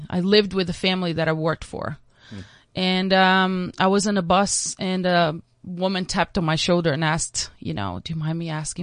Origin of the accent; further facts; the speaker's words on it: Amazon, Brazil; also born or lived in Rio de Janeiro; I moved from, I was born in Rio, but I grew up in the Amazon.